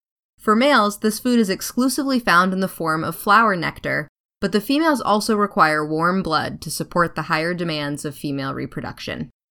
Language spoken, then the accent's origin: English; Maine, United States; Growing up in Maine, we had a screenhouse in the backyard that offered 144 square feet of sweet sanctuary from black flies.